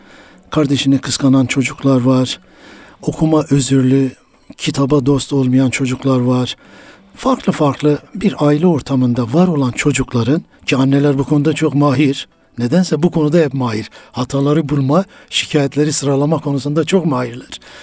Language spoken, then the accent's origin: Turkish; Muş, Muş Province, Turkey; Muş'ta doğdum. İşte ilk orta liseyi Muş'ta bitirdikten sonra daha sonra öğretmenlik sınavı başladı.